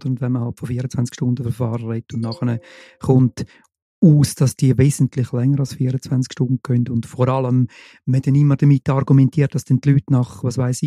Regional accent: Thurgau, Switzerland; Beispiel Kanton Thurgau, oder? Und mein Heimatkanton, oder?

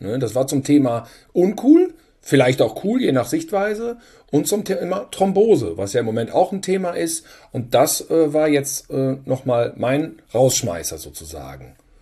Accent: Germany; Ich meine, wir als Deutsche wurden ja nun jetzt jahrzehntelang, und das haben wir ja auch in dieser luxuriösen Blase mitbekommen

